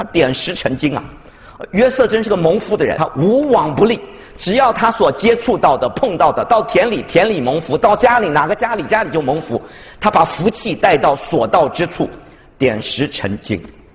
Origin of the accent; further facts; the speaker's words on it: China; 尤其我们中国人啊